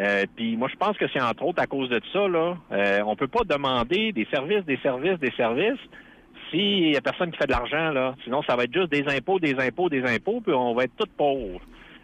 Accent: Alma, Quebec, Canada; now in Alberta, Canada; Ouais, puis là, je m'en vais en Alberta, parce que je suis né du Québec.

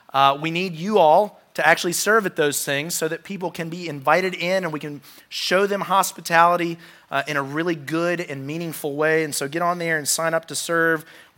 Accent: Roanoke, Virginia, United States; because I grew up in Roanoke and there were not that many good restaurants.

